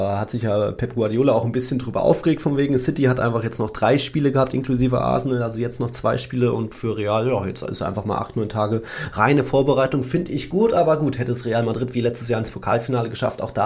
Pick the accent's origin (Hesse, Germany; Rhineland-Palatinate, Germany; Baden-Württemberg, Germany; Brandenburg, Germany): Hesse, Germany; Ich war in meiner Heimat in Nordhessen, hab sogar hier in Baunatal Fußball geschaut.